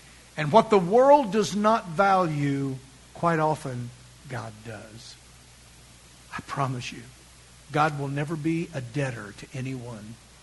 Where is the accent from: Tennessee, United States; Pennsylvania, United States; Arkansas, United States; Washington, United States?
Arkansas, United States; Van Buren; growing up in Van Buren